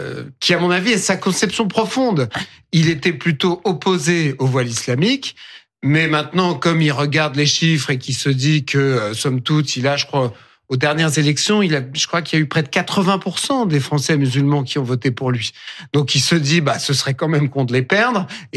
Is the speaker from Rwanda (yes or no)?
no; France; Je suis un Français patriote.